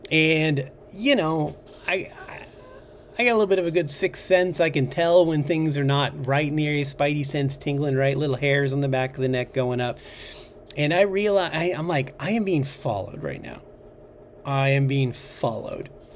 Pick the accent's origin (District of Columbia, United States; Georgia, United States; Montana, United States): Montana, United States; I'm from Montana, dog.